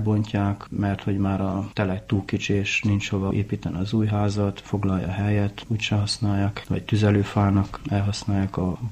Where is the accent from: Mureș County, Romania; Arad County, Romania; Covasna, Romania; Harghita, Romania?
Harghita, Romania; Miercurea Ciuc; Gyergyó Szent Miklós édesanyám része, amúgy Csíkszeredában nőttem fel, most Csíkszentléleken lakom, 4 éve falus elettem újból.